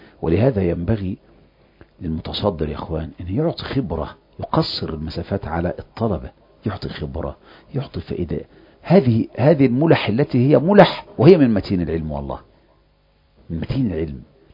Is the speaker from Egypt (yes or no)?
yes; Egypt; بس انت تعرف احنا مصريين برضو ما تاخدناش في الكلام